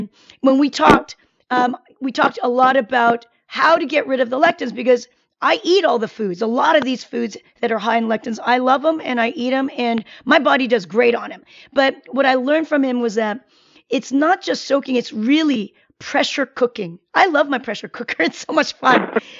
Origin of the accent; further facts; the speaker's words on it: South Korea; now in United States; You know, I'm from Korea and we eat a lot of beans.